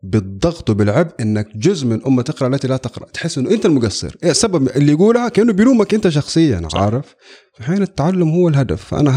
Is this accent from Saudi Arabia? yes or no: yes; Mecca, Makkah Province, Saudi Arabia; now in Jeddah, Saudi Arabia; من مكة عايش في جدة